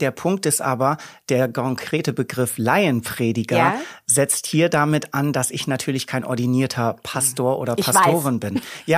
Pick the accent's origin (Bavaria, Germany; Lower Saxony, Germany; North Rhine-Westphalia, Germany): Lower Saxony, Germany; ich bin 26 Jahre alt, ich komme aus Ostfriesland, nu studiere ich in Orlenborg.